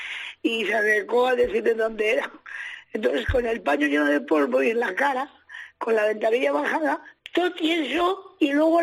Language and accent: Spanish; Cuenca, Castilla-La Mancha, Spain